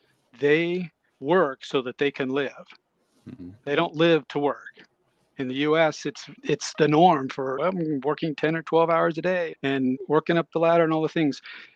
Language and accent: English; Kansas City, Missouri, United States; So it all started, I grew up in the Midwest, Kansas City, Missouri.